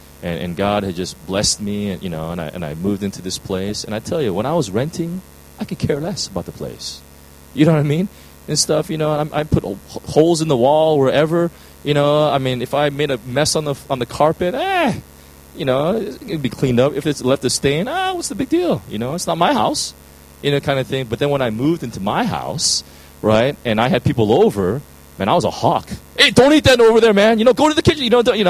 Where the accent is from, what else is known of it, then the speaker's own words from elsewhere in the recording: United States; this is, I'm from the States, so one of the big problems in the American church